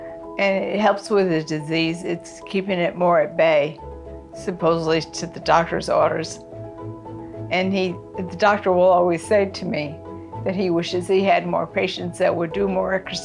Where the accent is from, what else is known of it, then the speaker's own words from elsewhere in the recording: Branford, Connecticut, United States; I'm from Brantford, Connecticut.